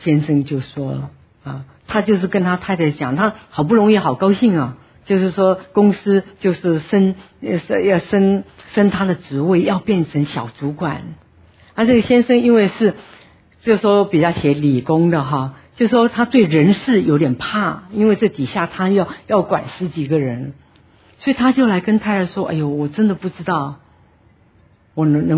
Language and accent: Chinese; China; 我们中国人